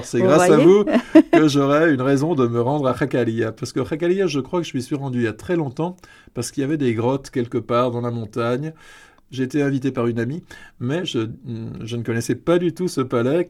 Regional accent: Switzerland; Moi, je viens du pays de Noël. J'ai passé mon enfance, mon adolescence et ma première jeunesse en Suisse.

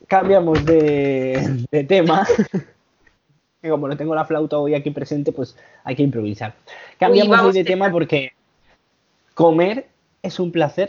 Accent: Villena, Valencian Community, Spain; Y en Villena, por ejemplo, en mi tierra

